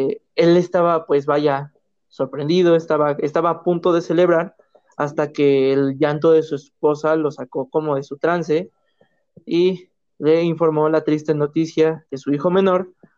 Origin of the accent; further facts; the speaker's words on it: State of Mexico, Mexico; somos dos güeyes del Estado de México